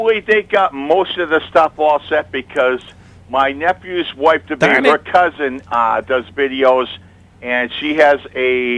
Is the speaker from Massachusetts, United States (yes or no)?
yes; Newburyport, Massachusetts, United States; I grew up in the Newburyport area, so I know the whole entire area like the back of my hand.